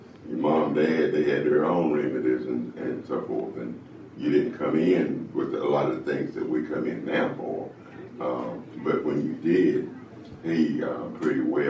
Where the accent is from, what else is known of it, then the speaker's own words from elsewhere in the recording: Wilson County, United States; I was born in Wilson County, and in the Sims area. Grew up there, and I have lived in this general area all my life.